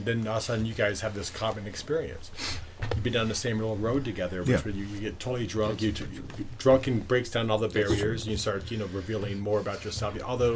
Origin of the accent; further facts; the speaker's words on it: Las Vegas, Nevada, United States; also born or lived in Reno; I grew up in Vegas and Reno, and he was drunk quite a bit.